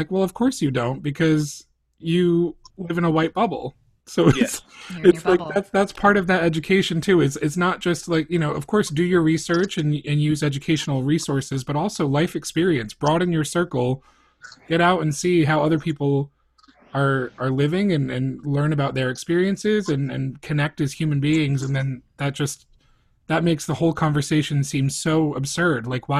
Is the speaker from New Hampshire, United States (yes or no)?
yes; New Hampshire, United States; I'm from New Hampshire. I'm a white boy from New Hampshire, which is one of the whitest states in the country.